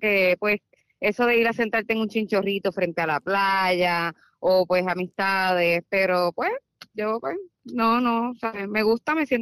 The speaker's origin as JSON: {"language": "Spanish", "country": "Puerto Rico", "moved": "as an adult", "said": "Y lo único que tenía en Puerto Rico era mi mamá, la cogí, vámonos. Y mi perrita de 4 patitas y vámonos nosotras 3 y nos fuimos."}